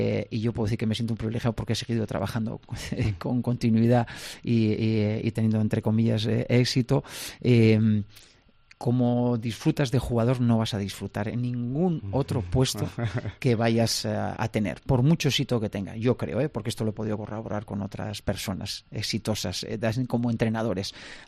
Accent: Navarre, Spain; estoy bien orgulloso de ser navarro y por qué no, como buen navarro, sería un privilegio, ya digo, un día poder entrenar a Osasuna.

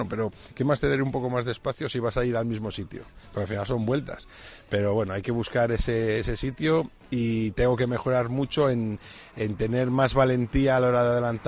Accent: Benavente, Castile and León, Spain; de mi ciudad, de Benavente y de Zamora, me están apoyando muchísimo

